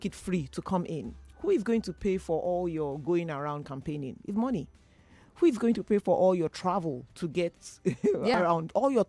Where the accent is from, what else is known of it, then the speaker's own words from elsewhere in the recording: Lagos, Nigeria; I'm from Lagos and I stay in Surulere.